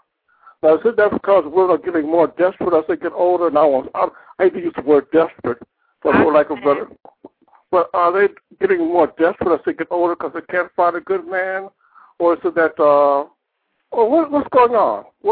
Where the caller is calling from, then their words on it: Merrillville, Indiana, United States; I'm calling from Merrillville, Indiana, just outside of Chicago.